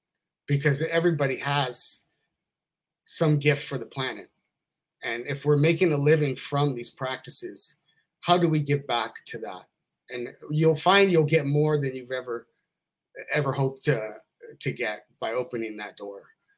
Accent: California, United States; I'm from California in the hills, where it all come from.

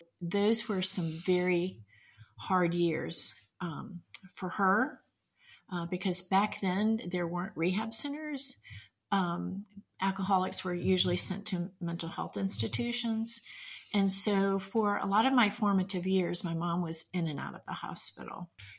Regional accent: Washington, District of Columbia, United States; we grew up in the Washington, D.C. area.

